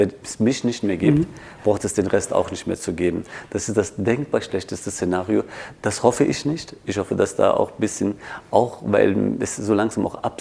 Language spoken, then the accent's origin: German; Tunceli Province, Turkey; Also Kılıçdaroğlu, der übrigens aus meiner Heimatregion kommt, als ein kurdischer Alevite